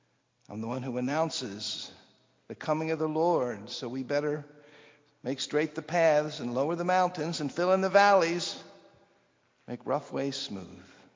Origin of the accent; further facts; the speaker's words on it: Chicago, Illinois, United States; I'm a U.S. citizen. I'm a Chicagoan.